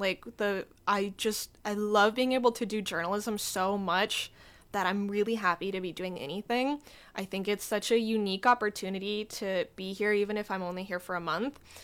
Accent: Anchorage, Alaska, United States; Yes, I was born and raised in Anchorage. That's where I've only ever lived, and I have never been outside of Anchorage, so at least not for long periods of time.

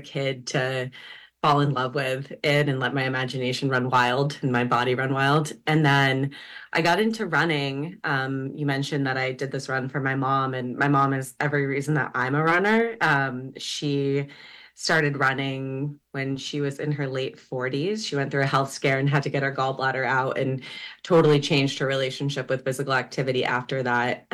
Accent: Vermont, United States; Well, I grew up in Vermont, in rural Vermont, and I grew up on a chunk of land.

